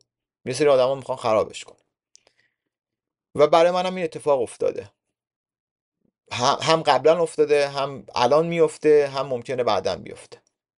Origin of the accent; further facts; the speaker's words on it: Iran; تو دنیایی بزرگ شدیم، تو زندگی بزرگ شدیم، مثلا ما ایرانی ها